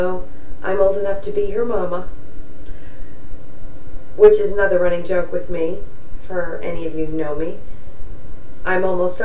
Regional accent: New York, United States; I am originally from New York. I spent the better part of my life there. I don't think my accent is that bad. I really don't. But I guess I do have an accent.

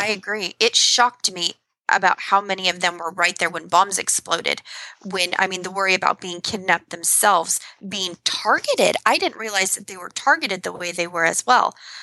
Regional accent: United States; And I think that for me as an American sitting on the other side of this, I don't feel like I fully understand the Middle Eastern culture over there.

